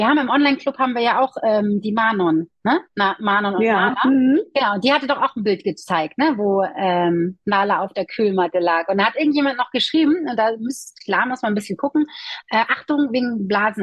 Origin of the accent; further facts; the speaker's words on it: Hamburg, Germany; ich bin ja ein absolutes Nordlicht. Ich bin in Hamburg geboren. Also das heißt, ich komme ja hier aus der Gegend